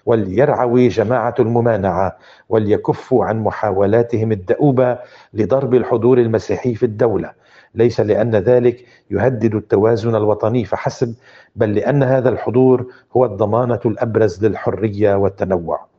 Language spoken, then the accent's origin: Arabic; Lebanon